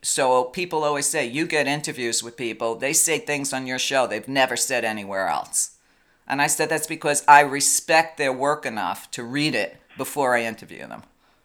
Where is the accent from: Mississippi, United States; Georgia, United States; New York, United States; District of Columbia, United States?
New York, United States; Brooklyn; I'm from Brooklyn and I am Italian.